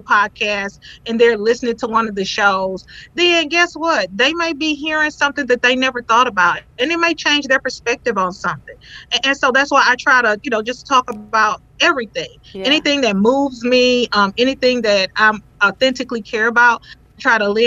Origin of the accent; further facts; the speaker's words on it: the South, United States; originally, you know, I'm from the South